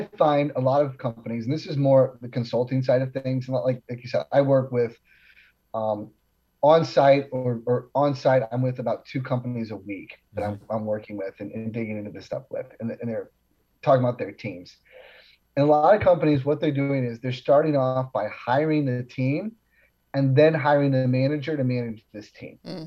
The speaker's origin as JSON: {"language": "English", "town": "Chicago", "region": "Illinois", "country": "United States", "tie": "born or raised there", "said": "You know, I grew up in Chicago. Oh, I'm Chicago."}